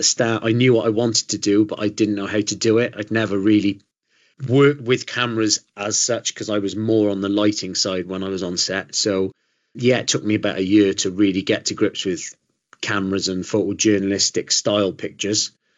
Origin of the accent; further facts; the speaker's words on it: Newport, Wales, United Kingdom; now in London, United Kingdom; So I'm based in Northeast London, but originally, as I'm sure you can tell, I am from Wales. So Newport, South Wales, originally, where I grew up. And yeah, I'm now in London. I've been here for nearly 17 years